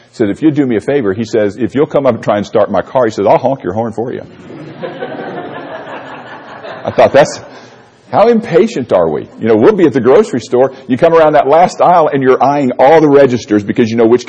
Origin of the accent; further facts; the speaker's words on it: Florida, United States; also born or lived in Missouri; As a matter of fact, growing up in Florida, moving to Missouri, I had changed my elevation from sea level to about 500 feet.